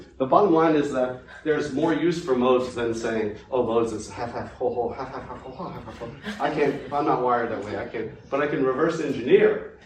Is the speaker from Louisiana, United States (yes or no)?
yes; New Orleans, Louisiana, United States; Again, I'm from New Orleans